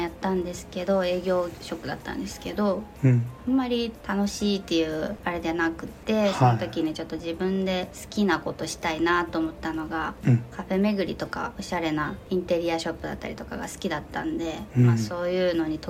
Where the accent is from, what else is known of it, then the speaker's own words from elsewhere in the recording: Kabe, Hiroshima, Japan; moved away as an adult; 出身は、広島の安佐北区の壁っていうところで、